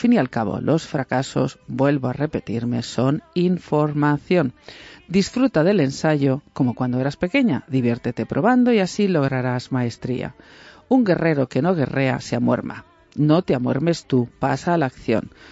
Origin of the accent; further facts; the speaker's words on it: Valencian Community, Spain; Como a mí cuando me dicen, eres catalana, no, soy valenciana.